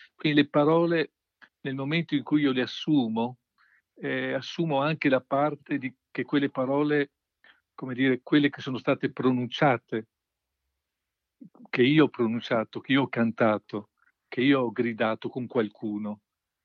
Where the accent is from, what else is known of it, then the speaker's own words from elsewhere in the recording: Veneto, Italy; Io sono veneto, no?